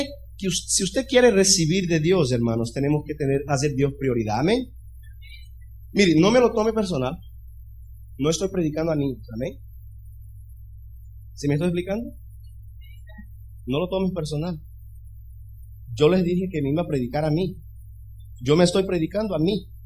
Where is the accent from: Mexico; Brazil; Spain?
Brazil; Él vivió de misionero, misionero en 10 años en Brasil. 10 años fue misionero en mi país.